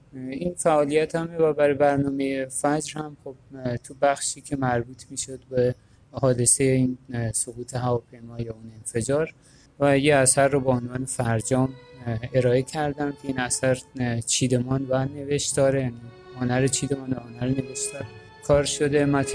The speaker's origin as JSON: {"language": "Persian", "town": "Neyshabur", "region": "Razavi Khorasan", "country": "Iran", "tie": "born there", "said": "متولد نیشابورم"}